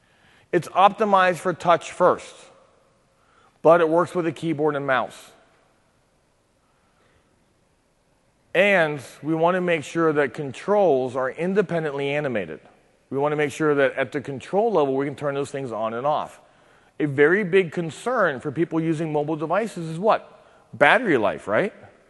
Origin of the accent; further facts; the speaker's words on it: Cincinnati, Ohio, United States; I hail from Cincinnati, Ohio. So if you live out here on the coast, yes, that's flyover country.